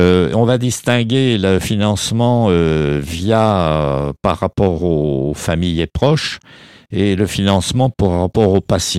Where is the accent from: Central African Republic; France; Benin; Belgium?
France; Bourgogne-Franche-Comté; now in Dijon, France; On peut le dire, je suis bressant du Jura, voilà, et bourguignon aussi, puisque j'ai vécu quand même, j'ai toujours ma résidence principale sur Dijon.